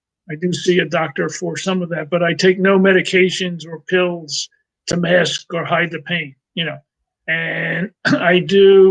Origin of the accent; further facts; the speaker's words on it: Brooklyn, New York, United States; I'm originally from Brooklyn